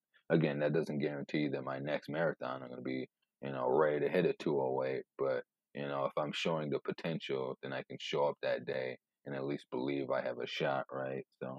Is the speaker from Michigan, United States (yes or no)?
yes; Three Rivers, Michigan, United States; yeah, I grew up in Three Rivers, Michigan.